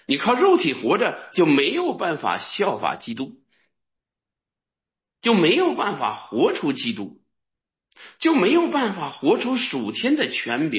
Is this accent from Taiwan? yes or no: no; Nehe, Heilongjiang, China; 我出生在东北黑龙江，哎，黑龙江下面有个齐齐哈尔，哎，齐齐哈尔下面有个什么讷河县，啊，现在叫讷河市。我们家离县城60里地，60里地，从小县城都没去过